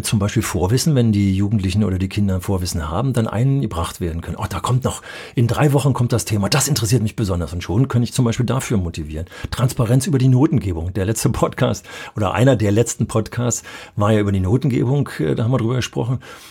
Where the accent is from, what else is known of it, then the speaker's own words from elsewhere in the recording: Berlin, Germany; Ich weiß noch ganz genau, dass ich als Berliner an die Nordsee kam